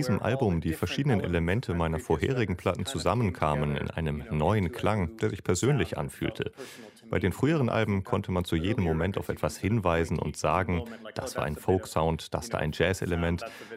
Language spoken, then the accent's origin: German; Vermont, United States; German is a second language; Ich komme aus Vermont und meine Eltern sind wunderbare Folkmusiker dort